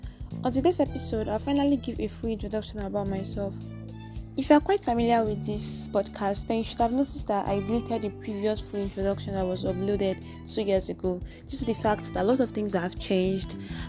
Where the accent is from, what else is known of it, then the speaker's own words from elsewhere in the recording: Cross River, Nigeria; old presently, but by June 21st, I should be 22 years old. My state of origin, I'm from Cross River State, Nigeria.